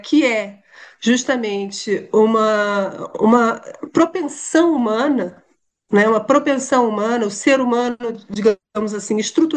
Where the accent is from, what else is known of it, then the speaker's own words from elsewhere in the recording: Brazil; now in Portugal; E eu, como brasileira, em Portugal, experimentei um pouco que essa comunidade brasileira experimenta.